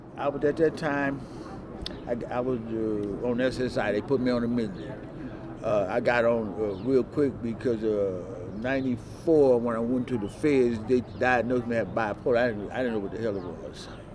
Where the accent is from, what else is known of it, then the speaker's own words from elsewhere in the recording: Los Angeles, California, United States; I'm here from L.A. I was born in USC, County General Hospital. I've been in California all my life.